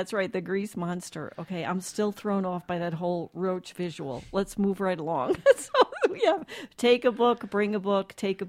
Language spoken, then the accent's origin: English; New Jersey, United States; accent: New Jersey; I heard my New Jersey accent coming out there.